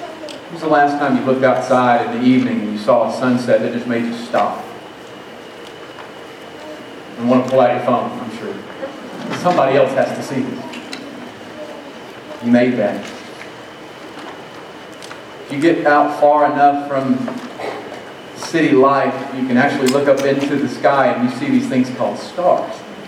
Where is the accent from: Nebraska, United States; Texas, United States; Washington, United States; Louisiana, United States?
Louisiana, United States; I came from Louisiana, and to me, there's the sight of a bayou early in the morning, lined with cypress trees, just Spanish moss just hanging off them